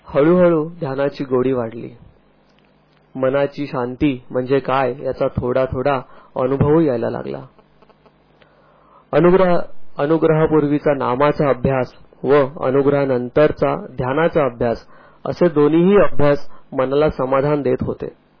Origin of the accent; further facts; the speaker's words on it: Mumbai, Maharashtra, India; मी राहिला मुंबईचा. माझे लहानपण शिक्षण मुंबईतच गेले.